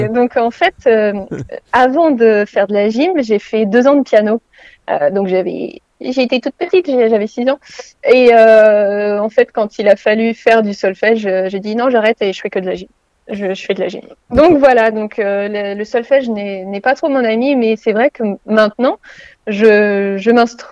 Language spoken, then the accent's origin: French; Le Havre, Normandy, France; Donc voilà, je suis du Havre.